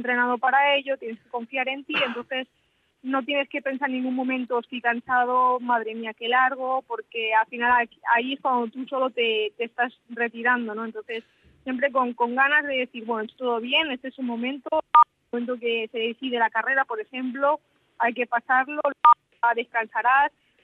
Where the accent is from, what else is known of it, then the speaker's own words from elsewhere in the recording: Torrent, Valencian Community, Spain; la zona donde soy yo es de Torrente, los puertos de Dos Aguas.